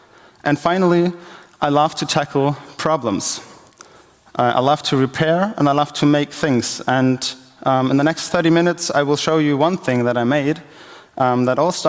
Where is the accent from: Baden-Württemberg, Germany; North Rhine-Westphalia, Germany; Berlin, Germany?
North Rhine-Westphalia, Germany; Cologne; I'm from Cologne, first of all